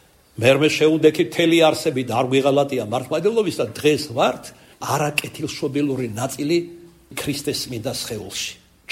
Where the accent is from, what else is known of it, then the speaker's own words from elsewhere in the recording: Kartli, Georgia; ქართლელი ვარ მეცა და ქართლურად გეტყვით.